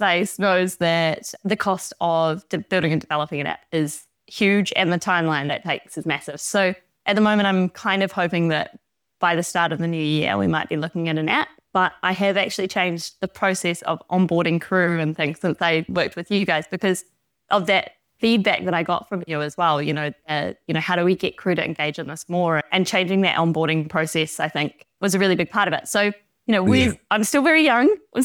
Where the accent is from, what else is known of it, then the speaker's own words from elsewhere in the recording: New Zealand; accent: New Zealand; now in Europe; obviously I'm from New Zealand, hence the accent. And we have got a beautiful home back in New Zealand